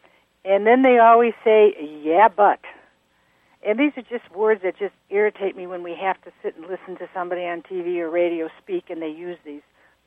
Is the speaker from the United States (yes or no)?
yes; Park Falls, Wisconsin, United States; we're from Park Falls, Wisconsin.